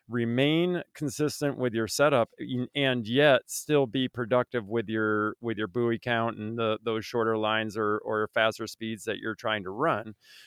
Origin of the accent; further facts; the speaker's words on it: Vermont, United States; I grew up in Vermont, we would break ice to go free ski in the middle of the lake.